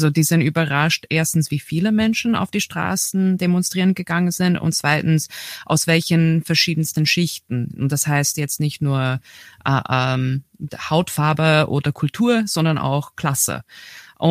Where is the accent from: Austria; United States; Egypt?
United States; Midwest; German is a second language; ich komme aus dem Mittleren Westen, ich habe in Chicago gelebt, in the South Side